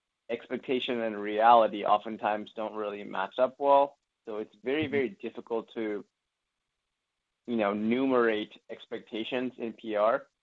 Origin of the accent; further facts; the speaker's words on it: Memphis, Tennessee, United States; also born or lived in Knoxville, Tennessee; I moved to Knoxville, Tennessee for a little bit. And then now I'm back to my hometown of Memphis, Tennessee.